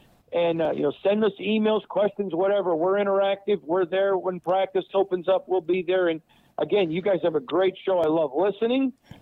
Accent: Michigan, United States; but I'm from Michigan.

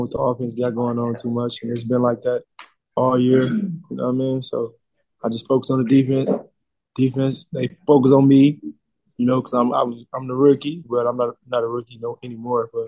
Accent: Detroit, Michigan, United States; I mean, he's from Michigan, so I'm from Detroit.

